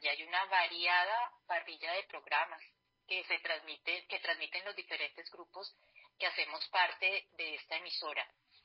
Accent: Colombia; en este caso en nuestro país, las tres somos colombianas

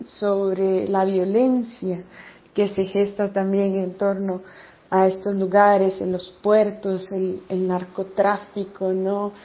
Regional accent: Costa Rica; soy de Costa Rica, les saludo desde la parroquia Nuestra Señora de Fátima

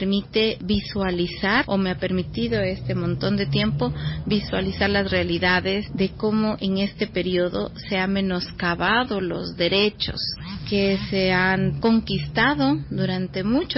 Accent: Ecuador; de Ecuador

